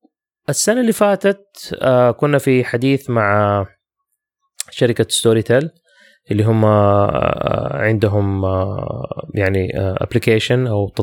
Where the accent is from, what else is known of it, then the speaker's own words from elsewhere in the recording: Jeddah, Makkah Province, Saudi Arabia; عشان احنا من جدة